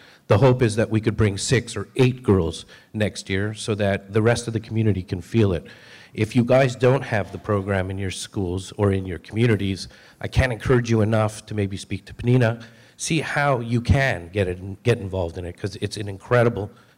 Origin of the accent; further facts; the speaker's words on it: Montreal, Quebec, Canada; I'm from Montreal, Canada.